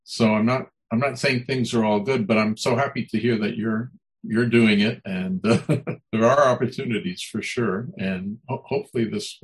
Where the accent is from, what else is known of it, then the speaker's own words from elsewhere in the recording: New York, United States; so I grew up in New York, but I was always nature boy, and I always loved to get out of the city.